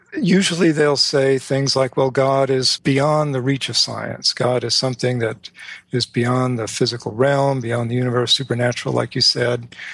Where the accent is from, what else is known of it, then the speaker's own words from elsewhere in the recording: Charlotte, North Carolina, United States; born there; Well, I was born in the Bible Belt in Charlotte, North Carolina, raised by two Christian parents, one Catholic, the other Presbyterian.